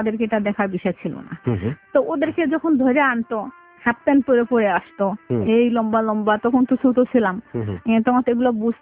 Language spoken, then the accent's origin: Bangla; Comilla, Chittagong Division, Bangladesh; আমাদের বাড়িটা হচ্ছে কুমিল্লাতে।